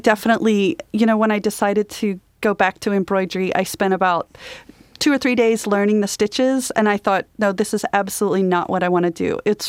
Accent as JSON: {"language": "English", "country": "Australia", "tie": "born or raised there", "said": "I thought back to this piece that I'd made as a kid growing up in Australia."}